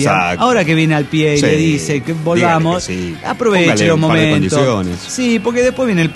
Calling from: Nezahualcóyotl, State of Mexico, Mexico; de Netzahualco, allá de México.

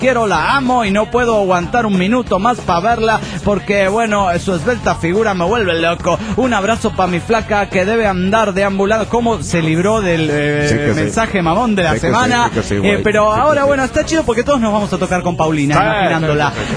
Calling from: La Paz, Baja California Sur, Mexico; Soy el … de La Paz, Baja California Sur.

